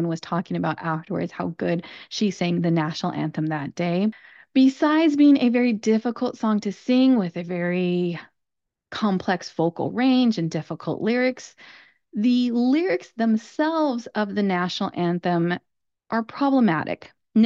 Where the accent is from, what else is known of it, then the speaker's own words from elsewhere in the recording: United States; And I grew up here in the United States.